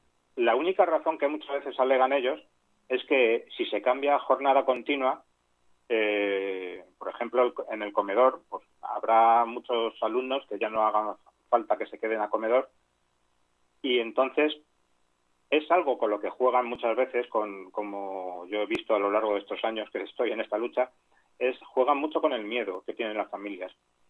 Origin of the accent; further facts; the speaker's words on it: Rivas-Vaciamadrid, Community of Madrid, Spain; yo vivo enfrente de un colegio, yo soy de Rivas y vivo justo enfrente del colegio en el que fue mi hijo mayor